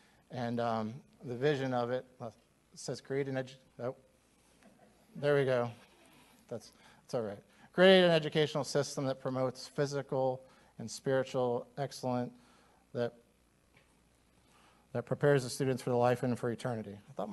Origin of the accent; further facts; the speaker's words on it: Owensboro, Kentucky, United States; now in Indiana, United States; I'm from Owensboro, so we like to say that it kind of spread a little bit across state lines.